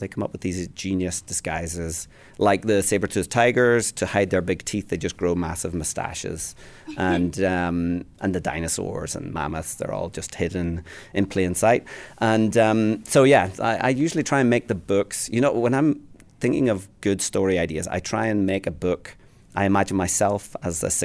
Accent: Ballycastle, Northern Ireland, United Kingdom; So where I come from, I come from Ballycastle up north.

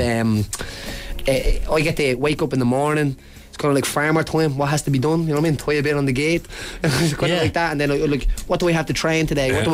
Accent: Tallaght, Leinster, Ireland; I grew up in Jobstown, Tallaght, as you know.

